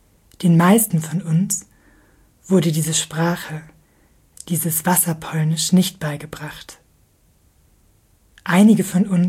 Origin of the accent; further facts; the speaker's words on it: Germany; born there; Wir sind alle in Deutschland geboren, aber in Geschichten und Anekdoten über und in der Messiness von Oberschlesien, Górny Śląsk, zu Hause.